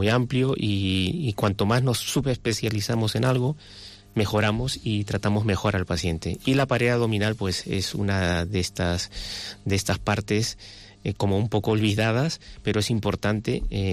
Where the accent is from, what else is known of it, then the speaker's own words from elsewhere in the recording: Lima, Peru; moved away as an adult; now in Spain; Soy peruano, nací en Lima.